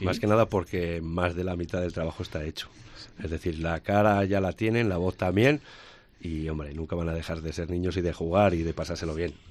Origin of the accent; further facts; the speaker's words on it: Burgos, Castile and León, Spain; para la gente que somos de Burgos